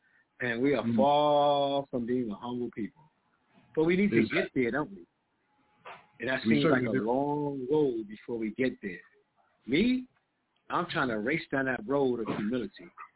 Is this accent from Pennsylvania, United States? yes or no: no; New York, United States; I grew up in Harlem, son, and my friend in junior high school was driving around in a Porsche.